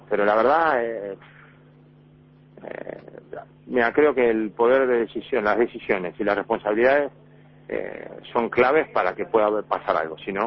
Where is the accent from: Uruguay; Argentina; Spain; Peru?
Uruguay; somos todos iguales en Uruguay, somos todos uruguayos de corazón